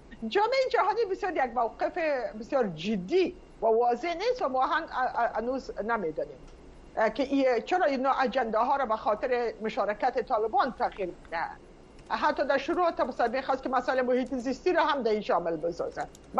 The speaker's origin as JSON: {"language": "Persian", "country": "Afghanistan", "said": "ما یک افغان هستیم"}